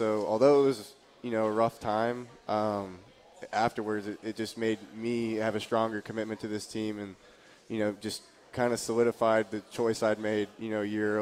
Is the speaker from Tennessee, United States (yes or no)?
yes; Brentwood, Tennessee, United States; So, as you said, I was from Brentwood, Tennessee, went to Ravenwood High School.